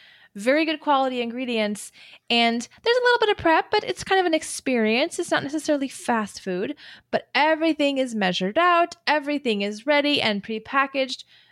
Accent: United States; As an American, even if I studied the exact same thing but studied it here in America, I would have seen that and said hagiography, right?

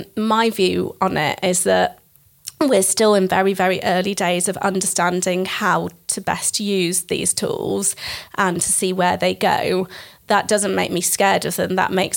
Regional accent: Manchester, North West England, United Kingdom; now in London, United Kingdom; I'm from Manchester and I moved to London for the job. And then I've stayed here ever since. It's very much my home.

